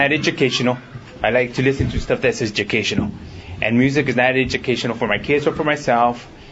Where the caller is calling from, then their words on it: California, United States; And I'm coming in from the Inland Empire.